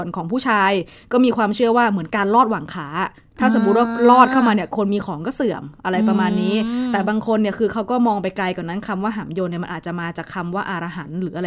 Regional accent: Central Thailand, Thailand; ก็เราเป็นคนภาคกลางเนาะอยู่ตรงนี้

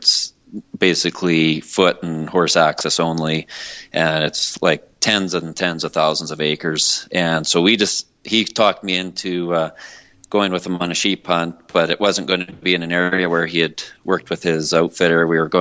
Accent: Saskatchewan, Canada; growing up in Saskatchewan, primarily hunting whitetail and mule deer and antelope, like most people from the prairie regions do. And after I got finished school, I moved out to Alberta here

